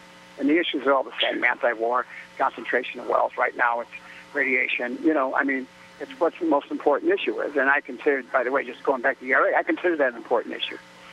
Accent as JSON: {"language": "English", "town": "Chicago", "region": "Illinois", "country": "United States", "tie": "born or raised there", "also_born_or_lived": "Los Angeles", "lives_now": "Sonoma County, United States", "said": "No, I grew up in Chicago, basically spent most of my young adult life in Venice Beach, Southern California, with trips for a year or two back and forth to D.C. as an activist."}